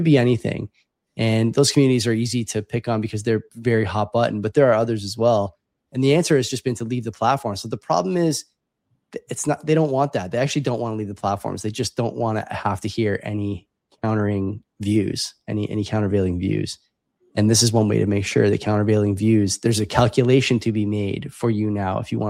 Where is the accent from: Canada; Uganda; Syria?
Canada; I'll just speak for myself as a Canadian.